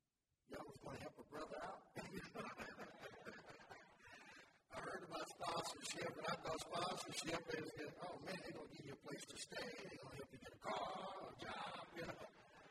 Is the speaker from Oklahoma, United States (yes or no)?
yes; Chickasha, Oklahoma, United States; I'm from Chickasha, Oklahoma, everyone.